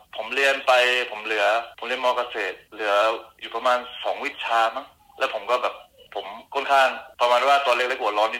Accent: Bangkok, Thailand; moved away as an adult; now in Australia; ก่อนจะมาออสเตรเลียเนี่ยผมตอนนั้นเป็นทหารอยู่คือพอดีผมเติบโตในกรุงเทพชีวิตเนี่ยออกจากบ้านตั้งแต่อายุ13

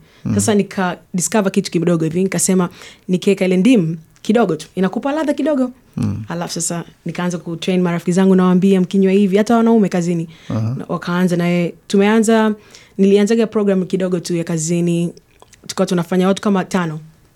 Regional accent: Moshi, Kilimanjaro, Tanzania; now in Perth, Australia; mamangu ni Mnyarwanda, babangu Mtanzania, lakini nimezaliwa na nililelewa Tanzania. Nimekuja hapa Australia 12 years ago. Tukahamia Perth.

